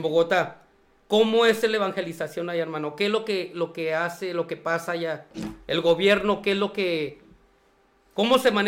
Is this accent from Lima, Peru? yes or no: yes; Lima, Peru; Somos de Lima, Perú.